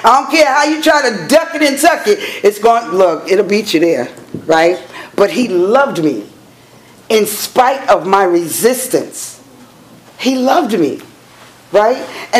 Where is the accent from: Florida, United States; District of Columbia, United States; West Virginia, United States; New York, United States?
New York, United States; I'm from New York. He told you where I'm from.